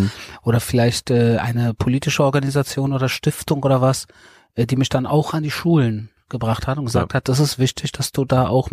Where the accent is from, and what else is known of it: Berlin, Germany; born or raised there